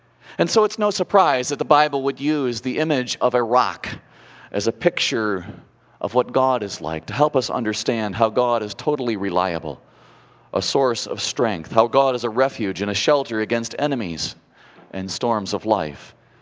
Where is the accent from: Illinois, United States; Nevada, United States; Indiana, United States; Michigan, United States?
Indiana, United States; Now, I grew up in Northwest Indiana, and if you've ever gone through Northwest Indiana